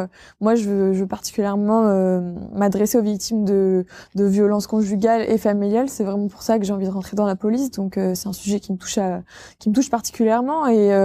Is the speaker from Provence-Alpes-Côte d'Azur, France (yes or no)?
no; Villedieu-les-Poêles, Normandy, France; now in Caen, France; Moi, je suis originaire de Vidieu-les-Poêles à la base, mais je suis venue sur Caen pour mes études, donc pour rentrer à la fac de droit de Caen.